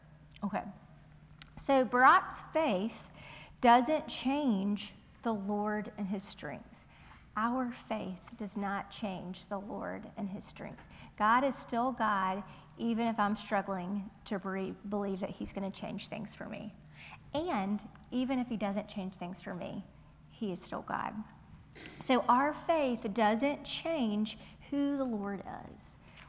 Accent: the South, United States; accent: Southern; my southern accent is like, oh

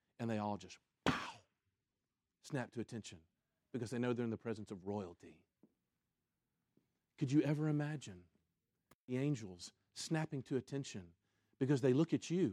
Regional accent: Memphis, Tennessee, United States; I grew up in Memphis, and I think that's what happened.

